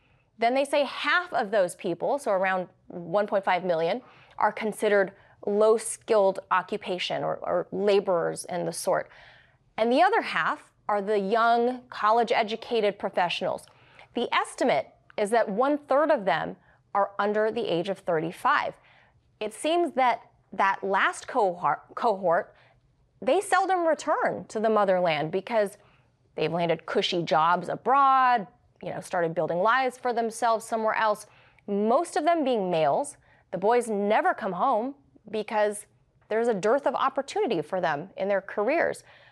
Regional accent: Los Angeles, California, United States; Yeah, for perspective, I'm from Los Angeles, as you know.

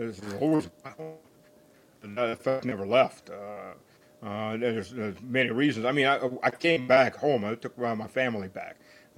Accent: Charlotte, North Carolina, United States; But I grew up in the South in the climax of the Cold War. In the city of Charlotte, which at that point had about 500,000 people and probably some like 40 Russian speakers.

